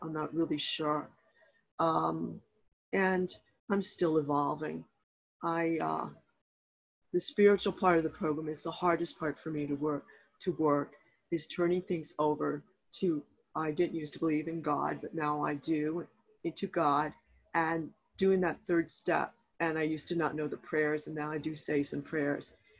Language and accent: English; Richmond, Virginia, United States; not enough people in my area, I'm in from Richmond, Virginia, wanted to work HAO.